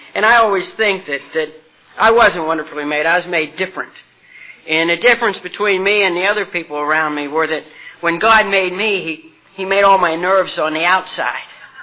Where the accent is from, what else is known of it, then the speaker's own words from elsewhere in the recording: Martins Ferry, Ohio, United States; born there; I was born in the Ohio Valley, a little town called Martins Ferry, and I was the second child and the oldest son in a family of 11 children. I'm Irish.